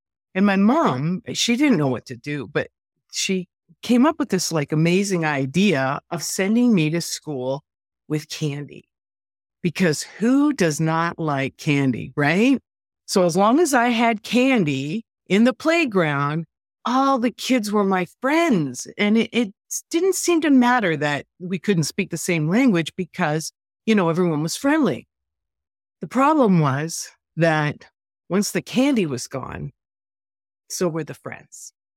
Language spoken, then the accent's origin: English; Canada; also born or lived in Sicily, Italy; I was born in Sicily. So I was born on the island that the boot of Italy kicks. So I always felt like I was getting kicked in the butt all my whole life. But here's the thing. We immigrated to Canada when I was very young